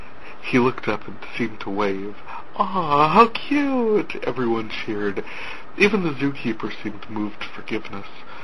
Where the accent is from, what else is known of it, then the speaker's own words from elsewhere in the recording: North Dakota, United States; I am from North Dakota